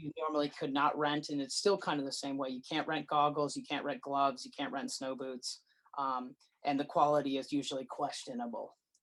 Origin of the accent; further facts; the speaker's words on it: Stowe, Vermont, United States; The origin is I grew up in Stowe, Vermont, where we're located. My parents have a brick and mortar ski shop.